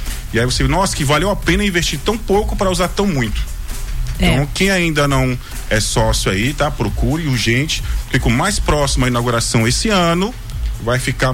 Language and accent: Portuguese; Fortaleza, Ceará, Brazil; Eu sou de Fortaleza, sou do Ceará. E lá é calor ou mormaço.